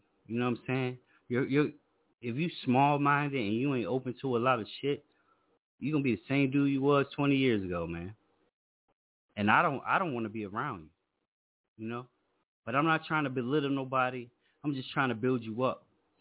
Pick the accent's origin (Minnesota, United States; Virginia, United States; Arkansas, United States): Virginia, United States; Tonight we was in my hometown, Virginia.